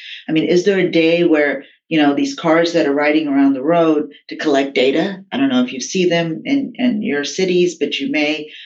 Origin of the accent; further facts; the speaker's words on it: Texas, United States; also born or lived in India; I was born in India. I came over as a child. I spent most of my early years in Texas, which led me to Texas Instruments.